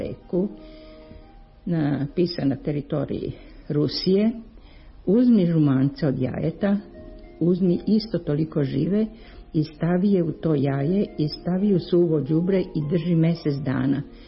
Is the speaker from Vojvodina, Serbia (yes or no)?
no; Belgrade, Serbia; Rođena sam u Beogradu. Osnovnu školu kao i gimnaziju također sam završila u Beogradu. Studirala sam tehnologiju na univerzitetu u Beogradu.